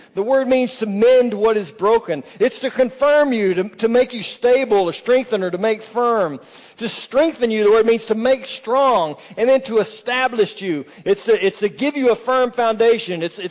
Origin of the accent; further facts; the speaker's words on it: Texas, United States; By the way, let me warn you, I'm from Texas, so I say naked.